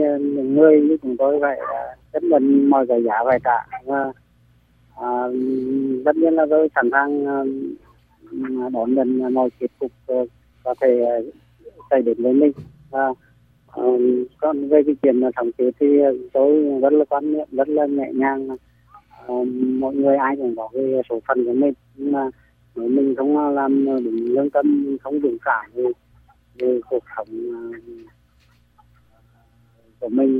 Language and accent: Vietnamese; Hà Tĩnh, Vietnam; từ quê của tôi ở Hà Tĩnh ra Quỳnh Lưu đấy thì cũng mất khoảng 70-80 cây số ạ